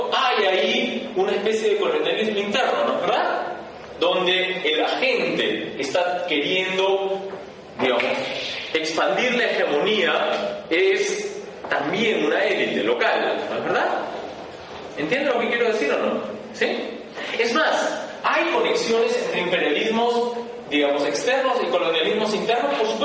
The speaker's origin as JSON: {"language": "Spanish", "country": "Peru", "said": "Yo te digo, bueno, soy acá, soy peruano, qué sé yo."}